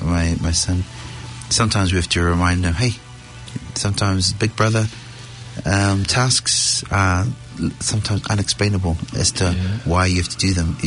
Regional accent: New Zealand; also born or lived in Samoa; I was born in Samoa, so I guess I'm considered first, but brought up in New Zealand, so kind of the second generation children of the migration.

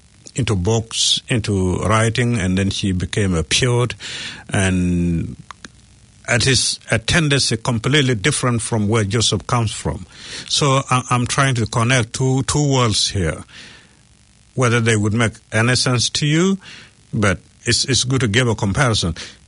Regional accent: New Zealand; I'm not a refugee. I'm a New Zealander.

